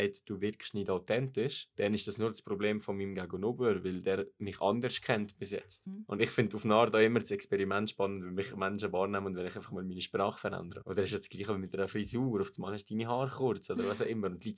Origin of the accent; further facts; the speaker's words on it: Valais, Switzerland; Das heisst, ich meine, im Wallis sagst du ziemlich schnell hier aus der Region, wo ich komme, sagst du alles mit Ballo, Springo und.